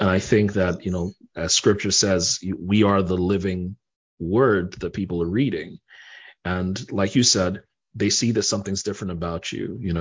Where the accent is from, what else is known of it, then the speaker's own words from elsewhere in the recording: Nigeria; now in United States; I mean, I'm Nigerian, I'm African, and we're a very religious society.